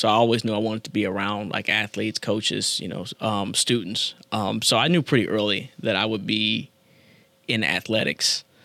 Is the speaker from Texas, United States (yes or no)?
yes; Dallas, Texas, United States; I'm originally from Dallas, Texas. Went to high school at DeSoto High, big-time athletic school